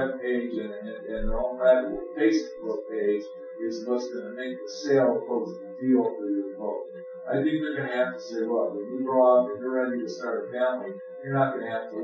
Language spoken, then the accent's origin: English; New York, United States; I'm a New Yorker, and I'm a New Yorker, and that's who I am. By virtue of being a New Yorker, I am also a United States citizen.